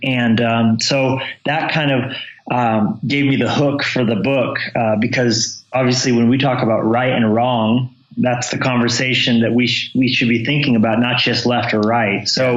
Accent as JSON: {"language": "English", "region": "New Mexico", "country": "United States", "tie": "born or raised there", "also_born_or_lived": "Colorado", "said": "I'm originally from Colorado and was raised in New Mexico, and then eventually found myself newly married to my beautiful wife, Jennifer, living in Southern California."}